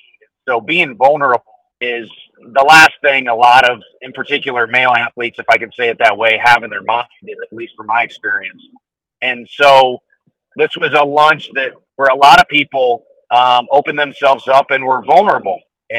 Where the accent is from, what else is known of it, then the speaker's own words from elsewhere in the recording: St. Louis, Missouri, United States; I'm from St. Louis, and Whitey Herzog was about as big as you can get in that city.